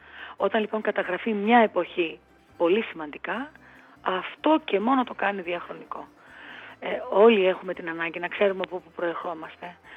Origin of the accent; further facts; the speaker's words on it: Greece; επειδή είμαστε άνθρωποι, επειδή είμαστε Έλληνες